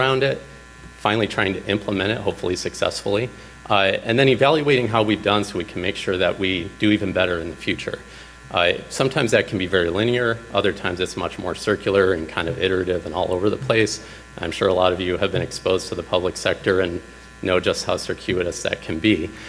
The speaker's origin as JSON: {"language": "English", "region": "Michigan", "country": "United States", "tie": "born or raised there", "said": "My home state of Michigan, I was a little disappointed in."}